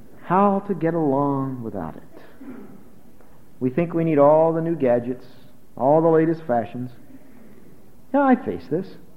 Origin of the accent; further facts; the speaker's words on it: Philadelphia, Pennsylvania, United States; born there; Not far from where I was born. I was born in Philadelphia, but not far from there, in Lancaster County.